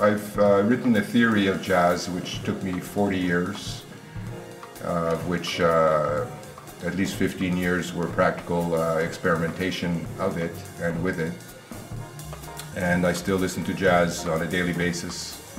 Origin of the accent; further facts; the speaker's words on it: Montreal, Quebec, Canada; born there; Yes, I was born in Montreal.